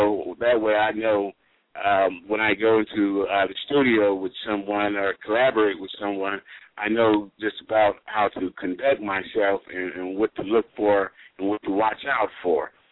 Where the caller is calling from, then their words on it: Phoenix, Arizona, United States; Okay, I'm calling in from Phoenix, Arizona.